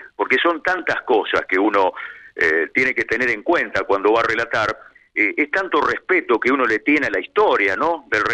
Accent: Morón, Buenos Aires Province, Argentina; also born or lived in Ituzaingó; viviendo en Caseros hace un año y medio más o menos, pero bueno, antes viví toda mi vida entre Morón y Ituzaingó también, que es una ciudad que amo como propia, pero nací en Morón.

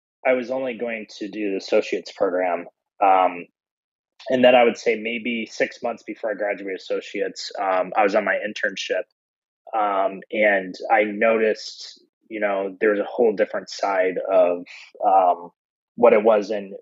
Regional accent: Michigan, United States; moved away as an adult; And yeah, I was born and raised in Michigan, a really small town, about 40,000 people. Lived there for 18 years.

